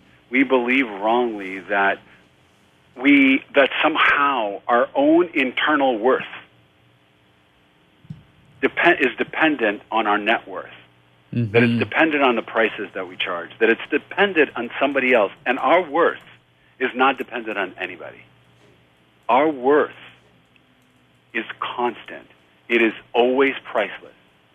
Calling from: Oakland, California, United States; I am calling from Oakland, California.

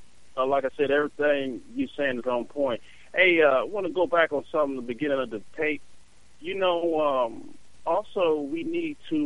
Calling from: Indiana, United States; I'm calling from Indiana.

